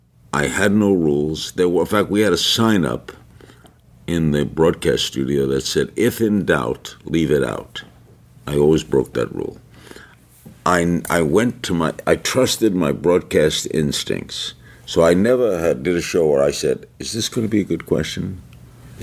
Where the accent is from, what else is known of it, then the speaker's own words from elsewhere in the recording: Brooklyn, New York, United States; I'm a kid from Brooklyn who always wanted to be in radio.